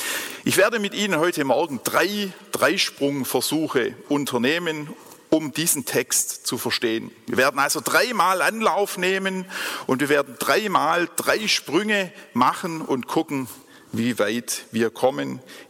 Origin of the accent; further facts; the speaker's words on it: Germany; wir als Deutsche besonders